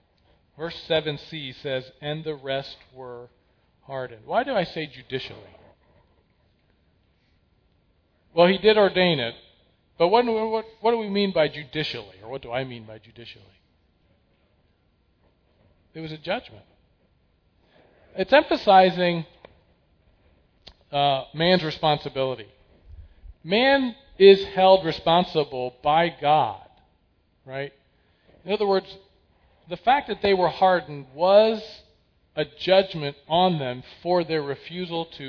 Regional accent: Lancaster, Pennsylvania, United States; I'm from Amish country, as you know, Lancaster, Pennsylvania

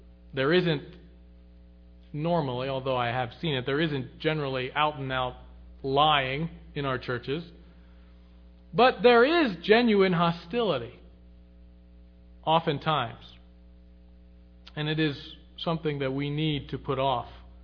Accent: Lititz, Pennsylvania, United States; and I know the case in Lititz, Pennsylvania, which is where I'm from

